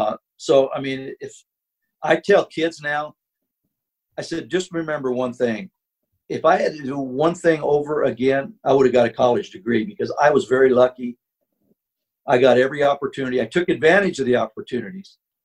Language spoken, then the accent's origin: English; California, United States; moved away; people say, you know, when I say I'm from California, they go, why didn't you go back?